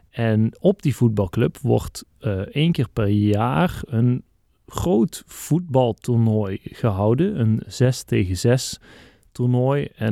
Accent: Eindhoven, North Brabant, Netherlands; Ik kom uit Eindhoven.

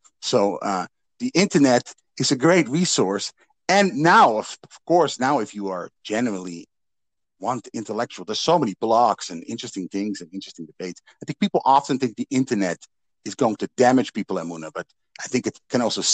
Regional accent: Zaandam, North Holland, Netherlands; I grew up in the Netherlands, but I grew up in Zaandam, which has the largest Turkish Muslim community in Western Europe, I think.

